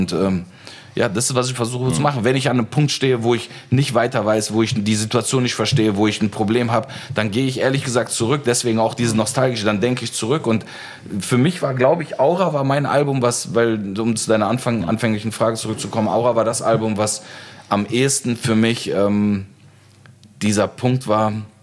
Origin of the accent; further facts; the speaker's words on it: Turkey; also born or lived in Aachen, Germany; so wie ich in der Türkei aufgewachsen bin und in Aachen